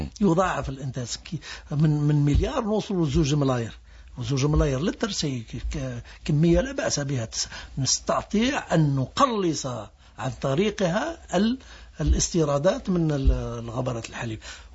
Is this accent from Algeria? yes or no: yes; Algeria; المعضلة الكبيرة عندنا في الجزائر هو إنتاج العلف قط.